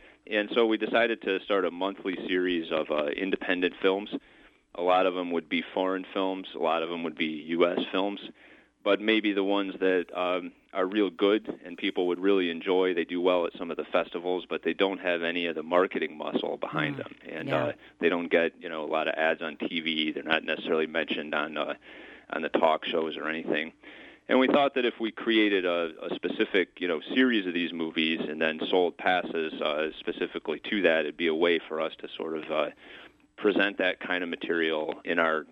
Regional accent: Grayling, Michigan, United States; Well, I was born and raised in Grayling, and I still spend a significant part of the year there.

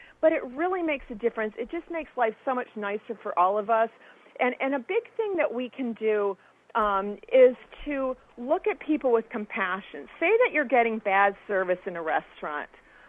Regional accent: Michigan, United States; I'm from Michigan. I'm a normal person from a normal household, you know, middle class or sort of middle class.

